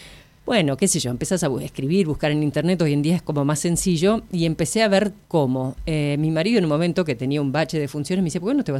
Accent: Argentina; vengo de Argentina, tengo una carta para la señora

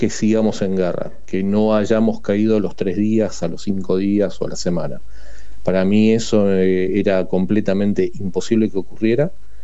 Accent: Argentina; first language Ukrainian; Spanish is a second language; Yo la verdad soy nieto de ucranianos, vivo en la Argentina desde mi nacimiento, nací en la Argentina, mis padres son argentinos, pero mi primer idioma fue el ucraniano, la cultura que mamé en mi casa fue la ucraniana.

